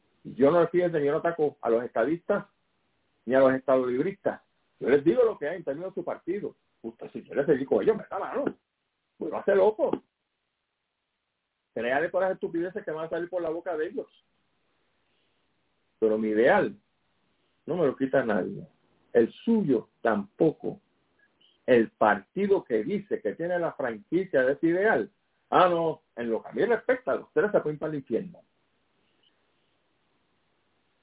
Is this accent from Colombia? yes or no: no; Puerto Rico; Yo sigo siendo independentista y boricua, aquí o en la luna.